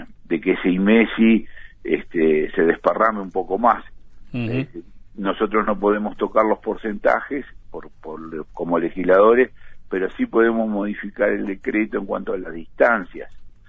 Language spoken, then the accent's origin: Spanish; Río Negro, Argentina; yo soy de Río Negro, vivo en la ciudad de Yung, la ciudad de Yung